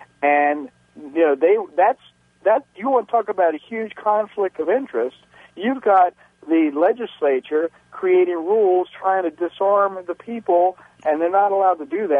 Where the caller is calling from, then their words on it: Gamber, Maryland, United States; Gamber, Maryland.